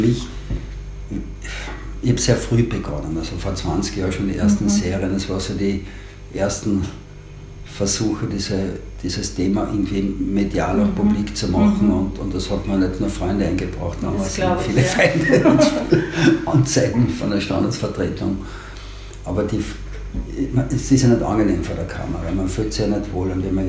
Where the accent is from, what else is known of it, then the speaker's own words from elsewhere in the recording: Carinthia, Austria; aber ich komme natürlich aus Kärnten, wir sind alle als Ferialpraktikanten aufgewachsen